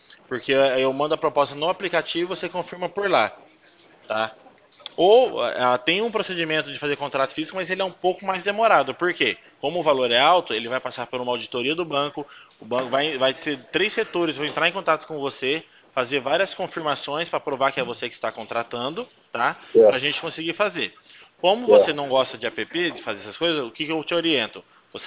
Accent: Campinas, São Paulo, Brazil; O meu DDD é 19, eu sou daqui do estado de Campinas.

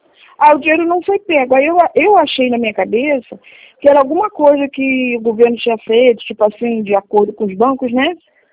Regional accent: Rio de Janeiro, Brazil; sou do Rio de Janeiro.

